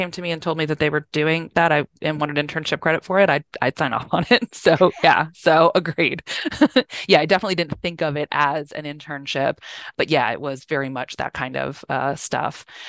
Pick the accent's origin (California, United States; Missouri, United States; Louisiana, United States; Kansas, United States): Missouri, United States; St. Louis; I grew up in St. Louis. I knew I wanted to not really be in St. Louis anymore.